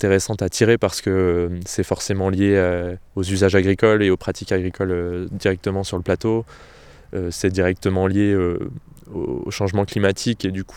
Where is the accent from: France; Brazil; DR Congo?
France; Centre-Val de Loire; venant de la vallée de la Vienne, les enjeux ici sont complètement différents de ceux que je connais chez moi en Touraine.